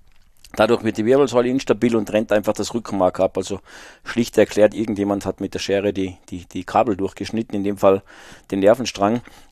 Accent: Salzburg, Austria; ich bin halt in den Bergen Salzburgs aufgewachsen

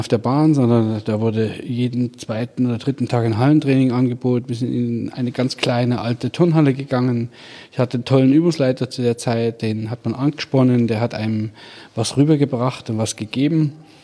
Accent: Friedrichroda, Thuringia, Germany; da wo ich herkomme, aus einem kleinen Dorf mit 5.000, 6.000 Einwohnern seinerzeit

